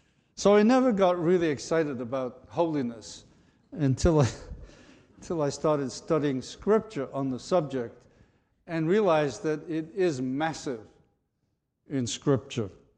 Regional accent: Liverpool, North West England, United Kingdom; I was raised in Liverpool, England, where my grandmother was part of a group of holiness churches

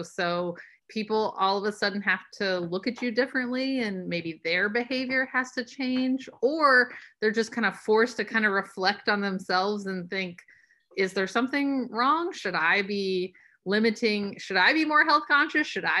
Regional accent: the South, United States; I'm from the South, so whenever there's family get-togethers, I mean, it's usually surrounded by food.

